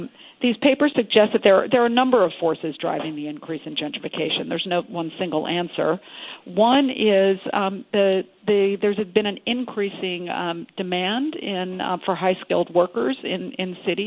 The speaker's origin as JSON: {"language": "English", "region": "New York", "country": "United States", "tie": "born or raised there", "said": "If you consider my hometown of New York on this slide"}